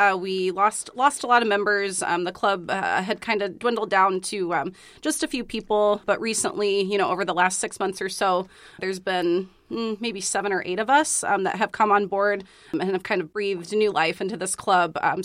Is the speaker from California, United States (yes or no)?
no; Illinois, United States; I'm originally from Central Illinois, and I had been involved with a club back home.